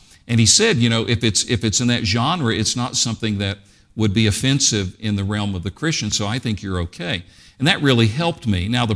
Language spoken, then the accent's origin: English; Tennessee, United States; I grew up in East Tennessee. And as a child, I loved bluegrass.